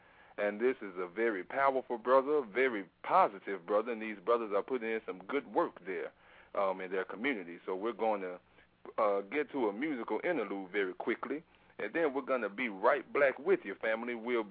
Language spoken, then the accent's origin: English; Memphis, Tennessee, United States; growing up in Memphis, we used to love watching Channel 5 wrestling.